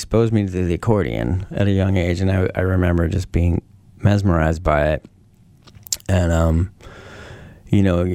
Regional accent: New York, United States; I grew up in New York.

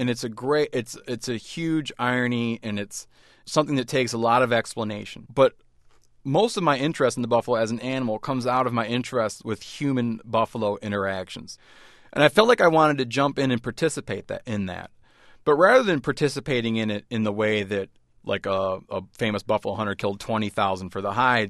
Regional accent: Michigan, United States; now in Montana, United States; I grew up in Michigan, which is one of the few states that has no buffalo in it historically

